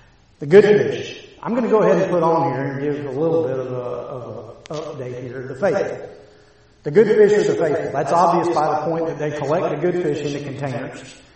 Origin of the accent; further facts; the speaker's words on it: Florida, United States; I grew up in North Florida. We had a lot of net fishing up there.